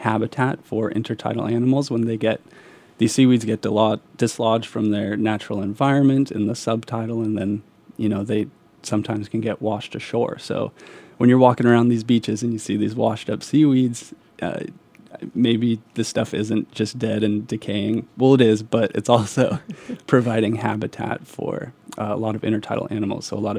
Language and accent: English; California, United States; Yeah, so I grew up in California, so I grew up with these, I think I took it for granted back then, but the beautiful giant kelp forests